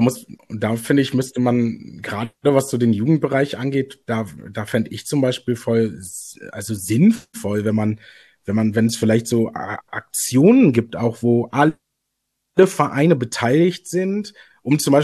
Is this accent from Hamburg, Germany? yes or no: no; North Rhine-Westphalia, Germany; Also ich meine, ich komme aus Nordrhein-Westfalen.